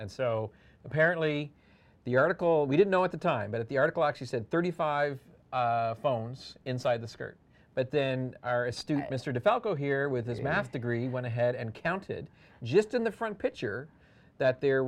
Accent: Canada; Someone actually commented about the Canadianisms going on because, you know, I'm from Canada.

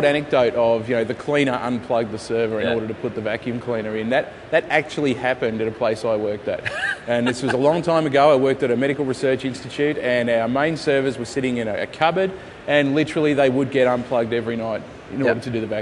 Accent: Australia; everyone calls … being an Australian, we can't possibly use our own names. We all have nicknames. So okay.

